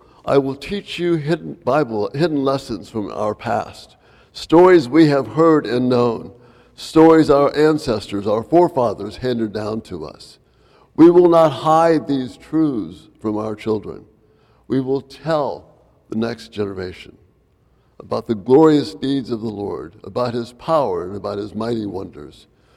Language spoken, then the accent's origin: English; Miami, Florida, United States; as a kid growing up in Miami, in our church, we all had palm trees in our backyard.